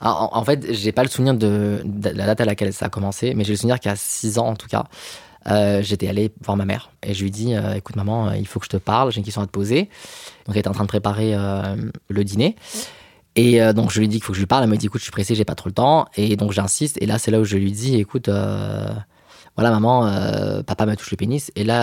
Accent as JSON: {"language": "French", "town": "Villeurbanne", "region": "Auvergne-Rhône-Alpes", "country": "France", "tie": "born or raised there", "said": "Je suis né à Lyon, j'ai grandi à Villeurbanne. Mes parents, du coup, sont d'origine algérienne. Voilà, ils sont venus après l'ouverture des portes de l'immigration."}